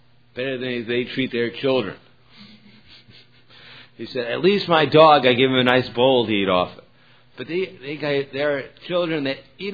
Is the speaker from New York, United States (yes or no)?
yes; New York, United States; So although I grew up in New York, I was terrified going to the temple there